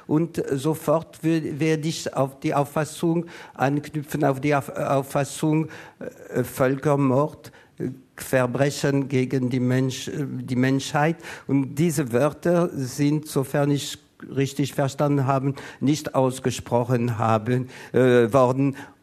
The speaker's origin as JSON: {"language": "German", "country": "France", "second_language": "German", "said": "ich komme aus Frankreich."}